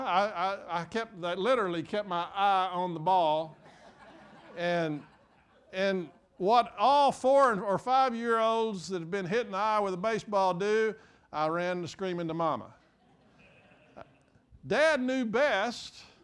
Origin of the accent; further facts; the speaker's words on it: Abilene, Texas, United States; also born or lived in Winters; I was born in Winters, 40 miles south of here, and we lived there. When I was going into second grade, we moved to Abilene.